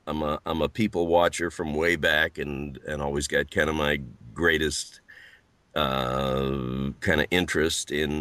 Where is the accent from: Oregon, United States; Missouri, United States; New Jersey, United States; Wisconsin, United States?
Missouri, United States; St. Louis; I'm from the middle of the middle, St. Louis, Missouri.